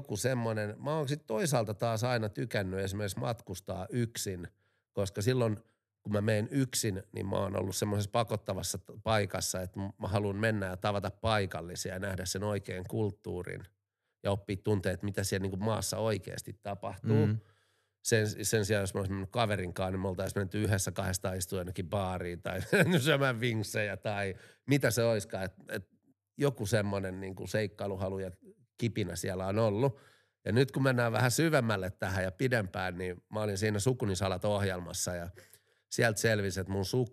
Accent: Helsinki, Uusimaa, Finland; Mähän olen syntynyt Helsingissä ja ollut aikamoinen altavastaaja aina. Ja mä muistan nuoruudesta, kun me ollaan Malmilla asuttu

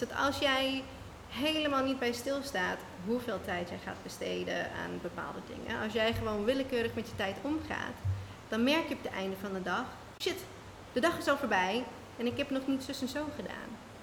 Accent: Australia; Dutch is a second language; now in Netherlands; Ja, ik kom zelf uit Australië en ik kan je vertellen, toen ik naar Nederland verhuisde

